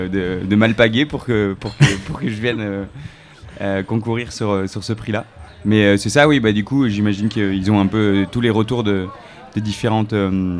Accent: Lille, Hauts-de-France, France; Moi je viens de Lille

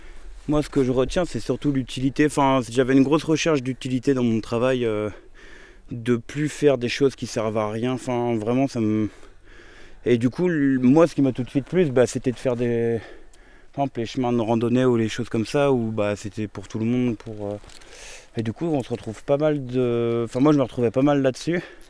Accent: Pays de la Loire, France; Moi je viens de Vendée.

